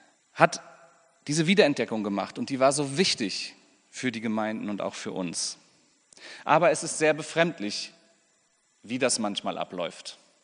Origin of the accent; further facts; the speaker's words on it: Neumünster, Schleswig-Holstein, Germany; Und wir hatten in meiner Heimatstadt in Neumünster eine Pfingstgemeinde